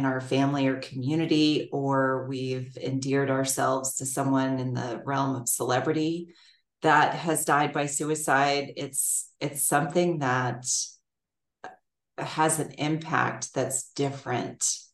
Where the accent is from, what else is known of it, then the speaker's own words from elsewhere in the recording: Alexandria, Virginia, United States; now in Shepherdstown, United States; And I grew up in Alexandria, Virginia. So it was a lot of like suburbs and a lot of friends, a lot of folks that my family was connected to, but I always kind of craved a smaller town existence.